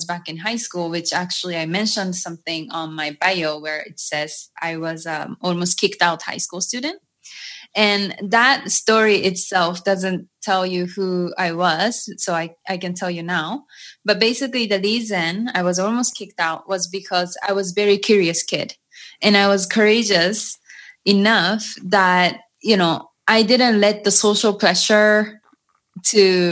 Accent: Japan; moved away; also born or lived in United States; was born and raised in Japan, and I went to America for a few years, I actually quite some time

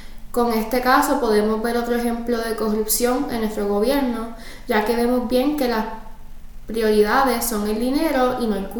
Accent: Puerto Rico; Nosotros somos de Puerto Rico, que es la isla más pequeña de las Antillas Mayores en el Caribe.

